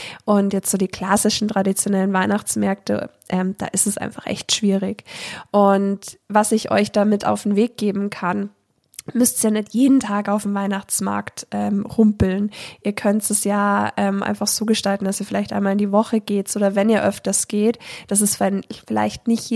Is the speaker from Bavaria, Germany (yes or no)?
yes; Bad Tölz, Bavaria, Germany; Leonhardi ist eine traditionelle Wallfahrt bei uns in Bad Tölz